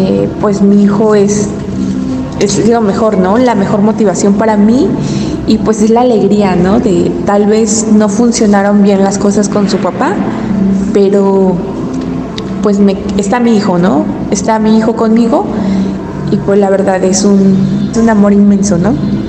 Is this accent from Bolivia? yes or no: no; Oaxaca, Mexico; que soy del estado de Oaxaca.